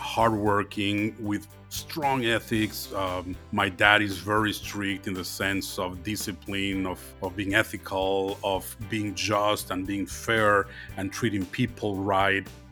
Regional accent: Mexico; now in Tucson, United States; a Mexican national that has adopted Tucson as my hometown.

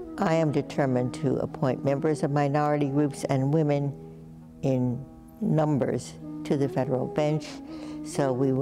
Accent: Brooklyn, New York, United States; We were both born and bred in Brooklyn, New York.

